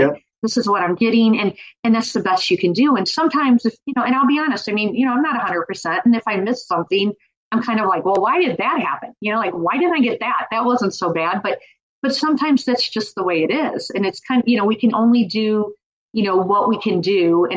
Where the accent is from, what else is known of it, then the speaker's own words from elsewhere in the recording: Missouri, United States; although I'm from Missouri, I was visiting my son and daughter-in-law when they lived in New York.